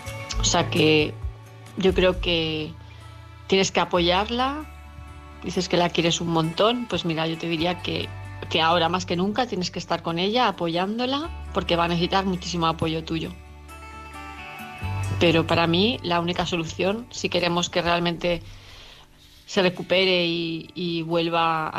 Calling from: Palma, Balearic Islands, Spain; de Palma de Mallorca

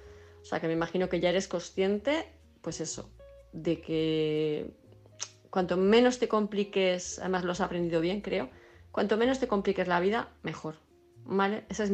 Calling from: Palma de Mallorca, Balearic Islands, Spain; de Palma de Mallorca

